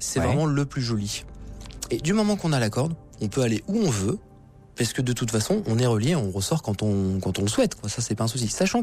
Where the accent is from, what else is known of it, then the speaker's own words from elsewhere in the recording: Troyes, Grand Est, France; je suis originaire de Troyes.